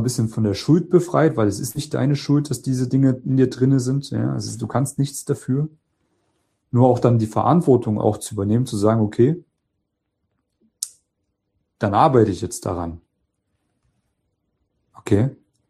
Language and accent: German; East Germany, Germany; Ich komme aus Ostdeutschland. Hört man vielleicht nicht raus. Ich habe den Dialekt nicht.